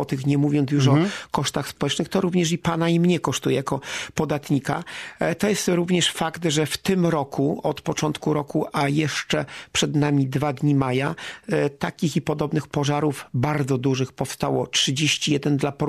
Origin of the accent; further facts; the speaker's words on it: Kuyavian-Pomeranian Voivodeship, Poland; ponieważ no pochodzę z tego województwa, stąd też mówię nasze województwo, w województwie kujawsko-pomorskim